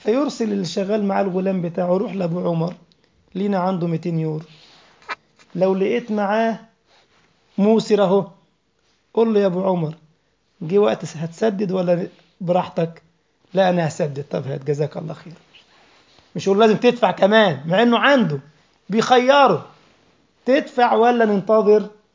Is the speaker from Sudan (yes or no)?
no; Egypt; ده مثل عندنا في مصر